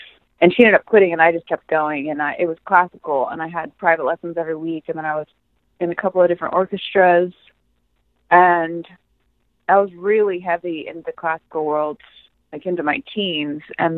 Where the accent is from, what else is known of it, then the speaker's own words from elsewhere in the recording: Santa Rosa, California, United States; I started to play with different bands around my hometown in Santa Rosa.